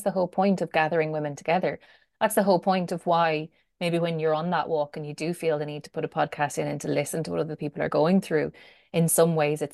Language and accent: English; Ireland; I think as Irish women, we're pretty good at it.